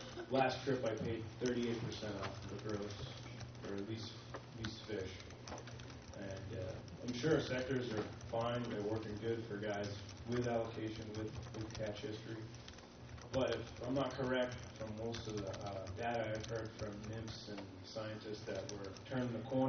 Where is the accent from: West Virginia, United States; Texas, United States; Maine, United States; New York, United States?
Maine, United States; Portland; I'm from Portland, Maine, here.